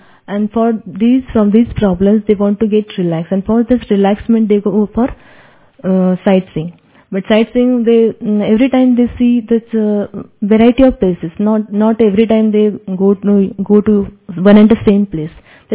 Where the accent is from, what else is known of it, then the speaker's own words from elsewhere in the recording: Mumbai, Maharashtra, India; my hometown is Bombay